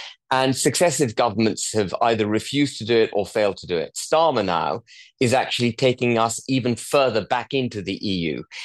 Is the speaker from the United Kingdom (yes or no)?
yes; United Kingdom; We're British, and therefore we don't think these things through the way we should.